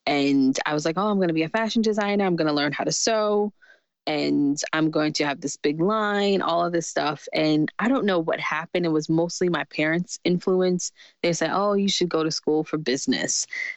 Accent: New York City, New York, United States; born or raised there

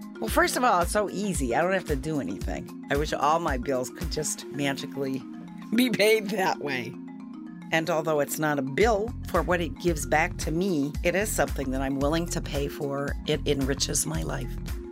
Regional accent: Madison, Wisconsin, United States; from Madison, Wisconsin. I'm a sustainer of Wisconsin Public Radio.

